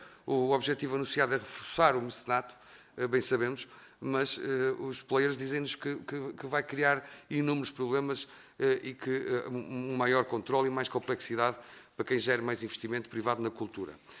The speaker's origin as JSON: {"language": "Portuguese", "region": "Norte", "country": "Portugal", "said": "eu até sou do Minho, o braço dado com a Galiza"}